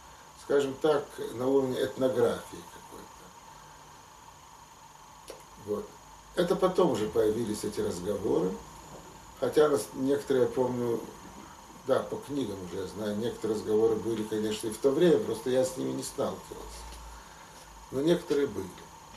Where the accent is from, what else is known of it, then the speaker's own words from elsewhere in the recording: Lithuania; Я вырос в Литве